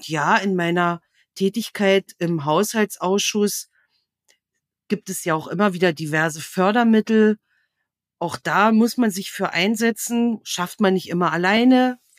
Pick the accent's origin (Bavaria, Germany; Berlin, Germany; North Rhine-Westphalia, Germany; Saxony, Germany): Saxony, Germany; also born or lived in Forst, Brandenburg; Aber ich bin sozusagen in der Lausitz öfter umgezogen und bin irgendwann im sächsischen Teil der Lausitz gelandet. Ah. Genau, da habe viele Jahre in einem kleinen Dörfchen, das heißt Grüngräbchen, da habe ich eine ganze Zeit lang gewohnt, über 20 Jahre